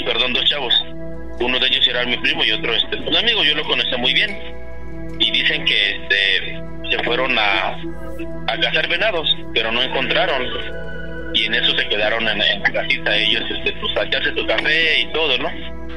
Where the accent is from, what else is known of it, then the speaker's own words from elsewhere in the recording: Guerrero, Mexico; now in Mexico City, Mexico; yo soy del estado de Guerrero, pero radico aquí en la Ciudad de México.